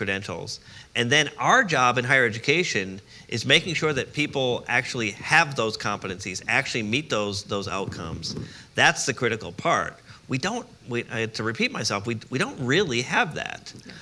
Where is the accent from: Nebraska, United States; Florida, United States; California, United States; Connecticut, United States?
Connecticut, United States; I went to an unbelievably good public high school. I grew up in Connecticut.